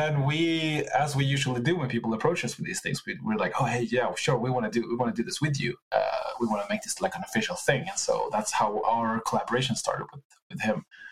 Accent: Sweden; since we're from Sweden

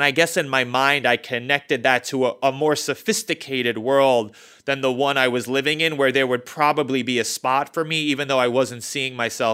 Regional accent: New York City, New York, United States; I loved rom-coms. I grew up in New York City, in Queens, and my parents and I, one of the ways we bonded is by going to movies.

